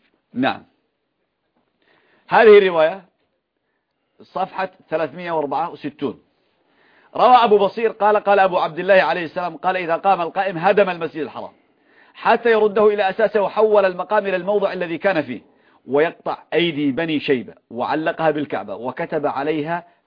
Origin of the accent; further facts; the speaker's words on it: Yemen; كما يقول عندنا في اليمن